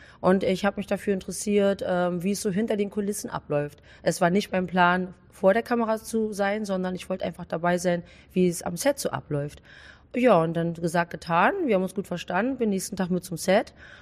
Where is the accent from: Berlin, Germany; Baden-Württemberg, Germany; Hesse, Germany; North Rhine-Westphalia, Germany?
Berlin, Germany; moved away as an adult; now in Mallorca, Spain; Ich komme ursprünglich aus Berlin